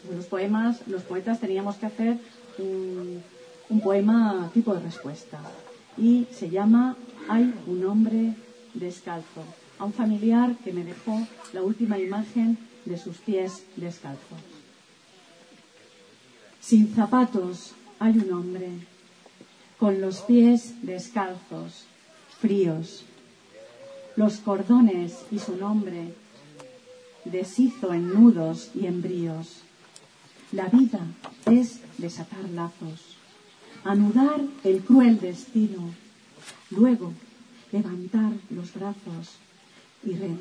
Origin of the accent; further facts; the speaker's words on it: Almagro, Castilla-La Mancha, Spain; soy de Almagro. Y también, a mi modo, pues quiero daros a todos los poetas que habéis venido desde lejos la bienvenida como almagreño.